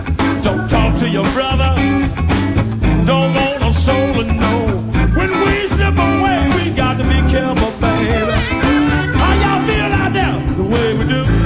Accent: Purvis, Mississippi, United States; I'm from Purvis, Mississippi.

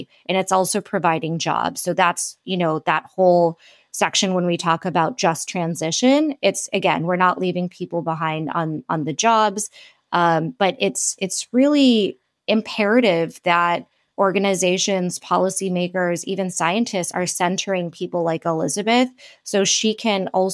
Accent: India; A lot of them were from India, and I'm Indian.

